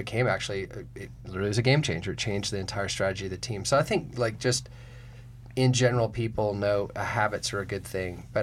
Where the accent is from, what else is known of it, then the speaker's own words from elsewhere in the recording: Atlanta, Georgia, United States; Were in Atlanta, my hometown, not far from you there back in the day.